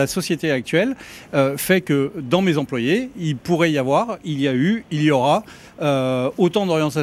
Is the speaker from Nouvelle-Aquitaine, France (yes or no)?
yes; Nouvelle-Aquitaine, France; Du Périgord, de Dordogne, Ponant.